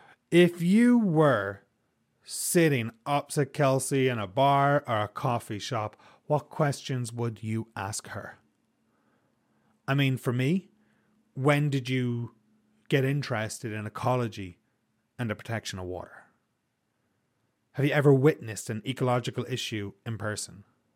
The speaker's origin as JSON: {"language": "English", "country": "Ireland", "said": "I try to think about places in my home country that could benefit from something like this. For instance, there's a river in Ireland called the Shannon."}